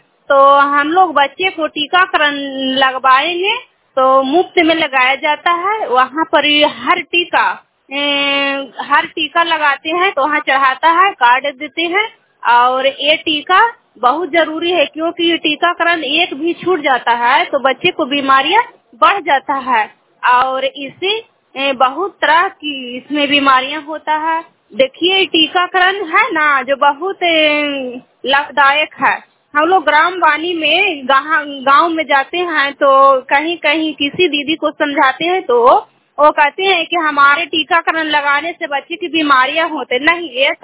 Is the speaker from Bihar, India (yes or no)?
yes; Kachhiyawa, Bihar, India; मैं कछियावा पंचायत नगर नौसा ब्लॉक की निवासी हूँ